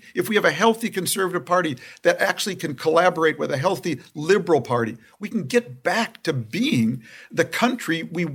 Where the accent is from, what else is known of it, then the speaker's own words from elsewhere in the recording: Minnesota, United States; You know, I come from Minnesota. We had a governor we took a flyer on like that.